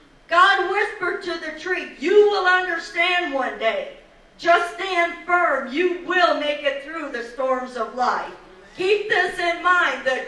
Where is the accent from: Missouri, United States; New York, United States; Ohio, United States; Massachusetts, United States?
Missouri, United States; I should know. I'm from Missouri. And I'm stubborn.